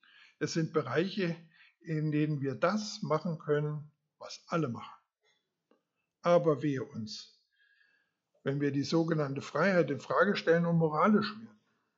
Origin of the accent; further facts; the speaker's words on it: East Germany, Germany; Mir kam so eine Zeit in meiner Kindheit in Erinnerung, wo das Wasser nicht lief. Im Osten war ja immer mal Mangel